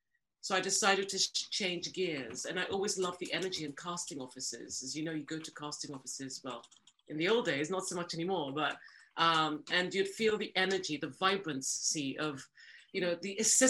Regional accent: London, United Kingdom; also born or lived in Nigeria; now in Los Angeles, United States; I'm Nigerian-born, London-raised, but and then Hollywood-working, yes.

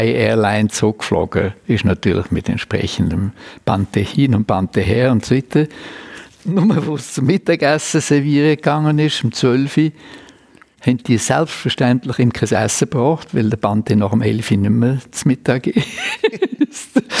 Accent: Vienna, Austria; born there; accent: Viennese; Beide gebürtige Wiener, beide mit unser Englisch mit einem Wiener Akzent drin.

